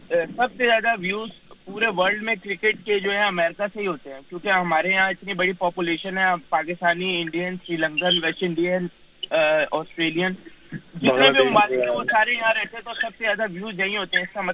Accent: Karachi, Sindh, Pakistan; now in Chicago, United States; میں پاکستان کراچی سے ہوں, اور میں اپنے شکاگو میں رہتا ہوں, اور یہاں سے اپنا یو ایس میں جو ہے 12 سال سے کرکٹ کھیل رہا ہوں.

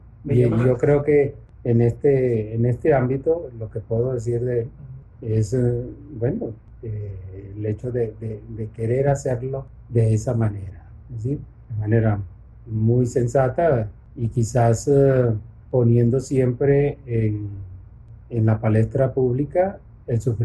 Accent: Venezuela; Entonces, al menos personalmente, lo veo como venezolano, ¿verdad?

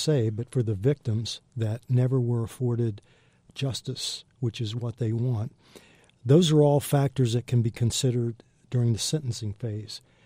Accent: United States; Again, not only as an American, but also for the Liberians.

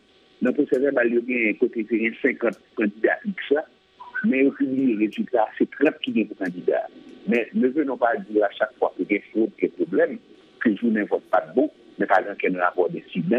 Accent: Haiti; Deuxièmement, en tant qu'Haïtien, qui a des positions en plus et qui suit l'actualité, on a fait ce que j'appelle un appel à la responsabilité et au sérieux.

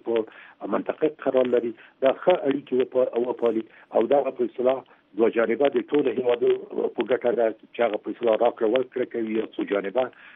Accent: Khost, Afghanistan; دغه زه هم د خوست یم، د هغې ځای نه د دغه کاروبار کېږي

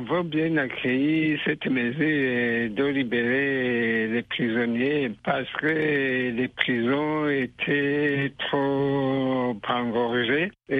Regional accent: Burundi; nous sommes réunis ensemble parce que nous sommes tous des Burundais

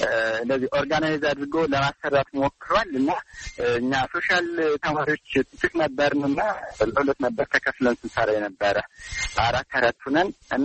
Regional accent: Amhara, Ethiopia; born there; ምዕራብ ጎጃም ሁሉን ተከለ ወረዳ ነው የተወለድኩት። ገጠራማ ክፍል ነው።

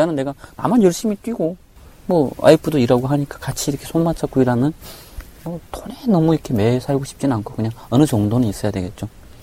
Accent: Hamgyong, North Korea; now in South Korea; 저는 함경도입니다.

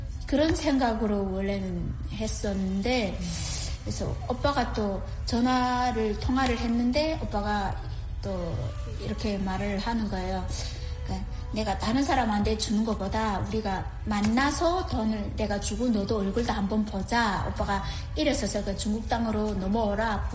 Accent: Onsong, North Hamgyong, North Korea; moved away as an adult; now in South Korea; 저는 함경북도 언성군 남양노동자구에서 왔고요.

